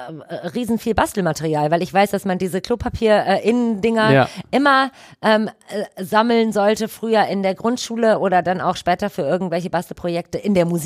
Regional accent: Germany; born or raised there

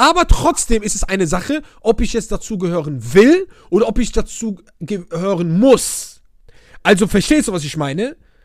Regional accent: Oujda, Oriental, Morocco; German is a second language; ich wohne ja aus einer Grenzstadt, ich komme ja aus Oujda. So, ich bin ja Grenze Algerien.

